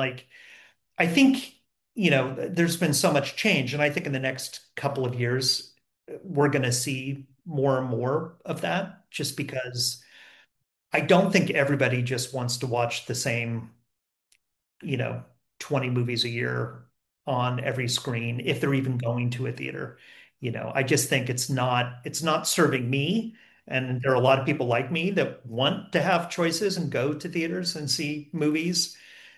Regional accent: California, United States; I was a kid from Southern California who went to school back east.

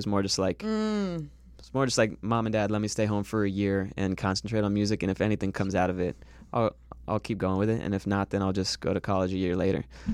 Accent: Florida, United States; But I grew up in Florida. Didn't really get into music until like junior year of high school.

